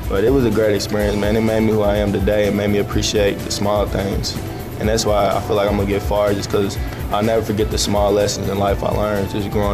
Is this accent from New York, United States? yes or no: no; Louisville, Kentucky, United States; I grew up in Louisville, Kentucky, right across the bridge from Indiana. And I grew up in the West End of Louisville.